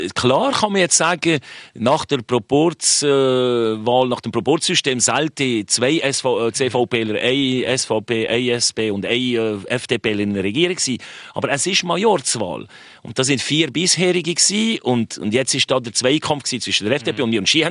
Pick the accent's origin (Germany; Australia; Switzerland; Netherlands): Switzerland; born there; weil ich nur den Ausländerpass hatte. Aber geboren bin ich in der Schweiz.